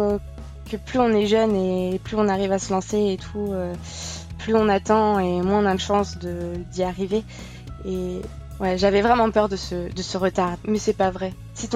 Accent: Normandy, France; Je suis normande. J'ai 23 ans. Je vais bientôt sur mes 24.

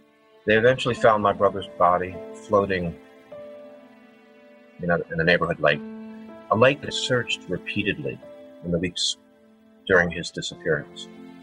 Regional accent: Havertown, Pennsylvania, United States; born there; also born or lived in Michigan; So I was born in Philadelphia, actually a little tiny town on the outskirts of Philadelphia called Havertown. And then we moved out to Michigan.

